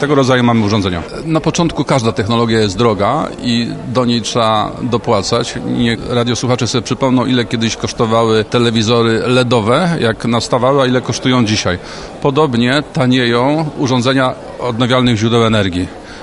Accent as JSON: {"language": "Polish", "town": "Syrynia", "region": "Silesian Voivodeship", "country": "Poland", "tie": "born or raised there", "said": "między innymi z mojej rodzinnej wsi Syryni"}